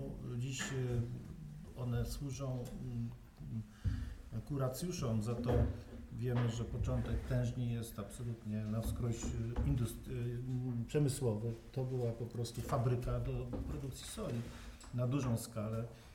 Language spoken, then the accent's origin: Polish; Toruń, Kuyavian-Pomeranian Voivodeship, Poland; No i tłumaczyłem, gdzie, skąd pochodzę, z Torunia